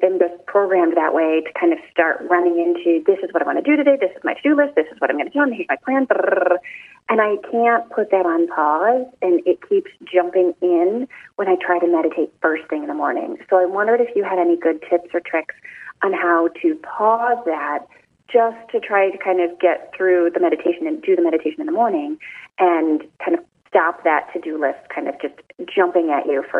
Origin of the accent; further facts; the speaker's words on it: Chicago, Illinois, United States; I'm from Chicago.